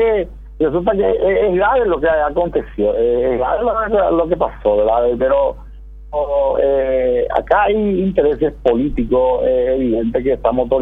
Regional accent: Nueva Italia, Michoacán, Mexico; yo soy de acá, de Nueva Italia.

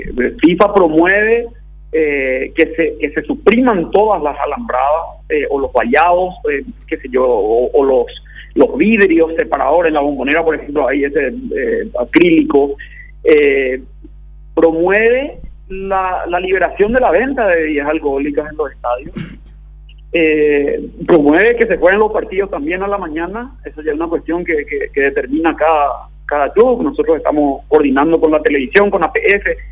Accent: Paraguay; nosotros en Paraguay

